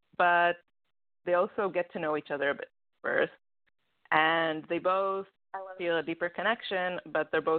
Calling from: Tel Aviv, Tel Aviv District, Israel; I am calling in from Tel Aviv.

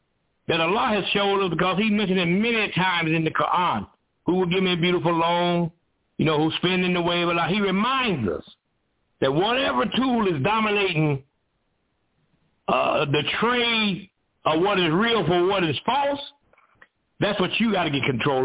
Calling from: Columbus, Georgia, United States; I said, I'm calling from Columbus, Georgia, Brother Muhammad.

